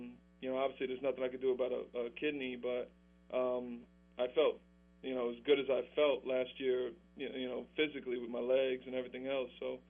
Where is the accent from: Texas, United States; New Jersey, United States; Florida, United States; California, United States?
New Jersey, United States; And, you know, I grew up in Jersey, so it was also part of the decision process.